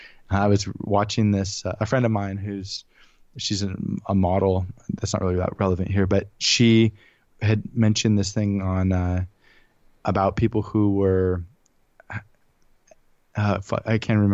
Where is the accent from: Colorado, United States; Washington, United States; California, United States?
California, United States; I grew up in the Monterey Bay in California. And so I went to two high schools.